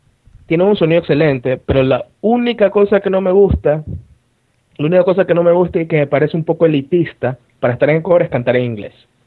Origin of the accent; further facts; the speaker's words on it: Ecuador; Es el común denominador de los músicos en mi país.